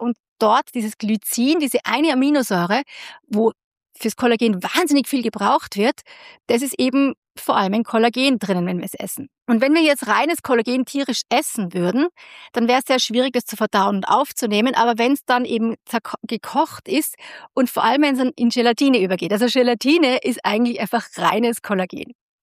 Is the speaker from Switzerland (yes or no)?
no; Austria; ich habe Verwandtschaft in Deutschland, aber lebt in Bayern, da sagt man auch flachsig und dann bin ich Österreicherin.